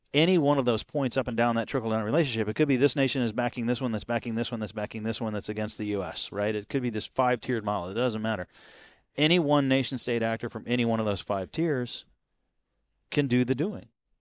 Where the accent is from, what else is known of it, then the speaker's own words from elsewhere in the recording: Texas, United States; We're from Texas. We had 2 years ago in February the complete shutdown of the Texas grid.